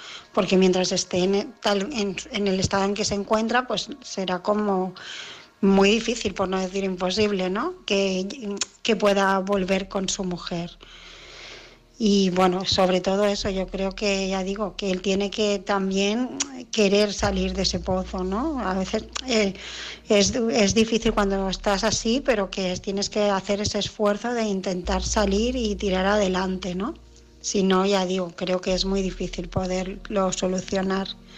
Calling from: Barcelona, Catalonia, Spain; de Barcelona

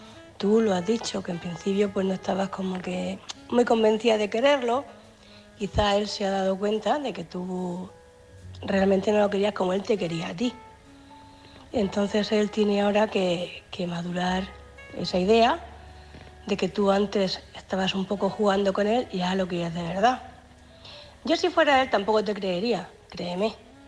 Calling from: Cartagena, Region of Murcia, Spain; de Cartagena.

